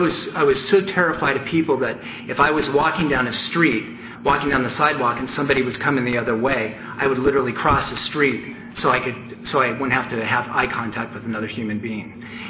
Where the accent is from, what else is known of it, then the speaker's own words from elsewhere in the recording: Portland, Oregon, United States; I grew up in Portland, and I was kind of a maybe upper middle class family.